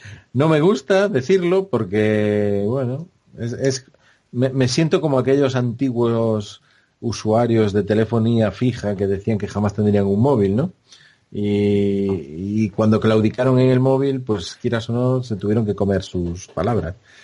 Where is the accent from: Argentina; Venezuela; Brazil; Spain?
Spain; Somos españoles